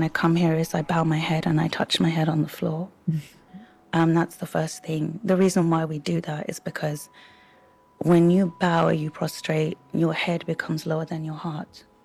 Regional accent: England, United Kingdom; When you grow up in England as an Indian heritage kid, even though you're in England, I had this beautiful mix of this Western upbringing, but this kind of rooted kind of remembering of my ancestors and that culture in the home.

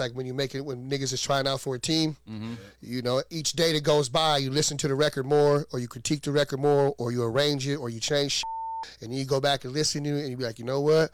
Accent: Fairbanks, Alaska, United States; Like, even though I'm from Fairbanks, right, the south side of Fairbanks

